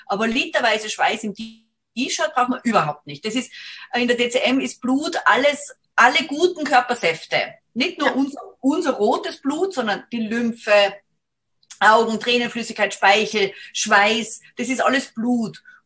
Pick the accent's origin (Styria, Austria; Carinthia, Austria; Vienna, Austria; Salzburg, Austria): Salzburg, Austria; bin aus Salzburg